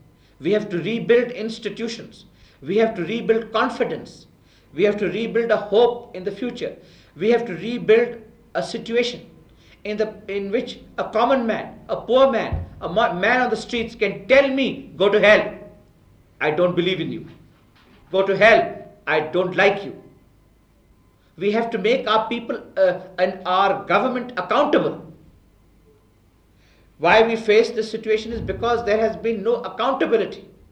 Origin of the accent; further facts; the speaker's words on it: Pakistan; I speak to you today not only as a Pakistani but as a Musliman